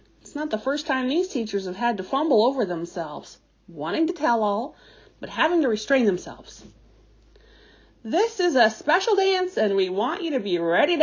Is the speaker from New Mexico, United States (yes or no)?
no; Arizona, United States; I'm not from the res, but I grew up near one in Arizona.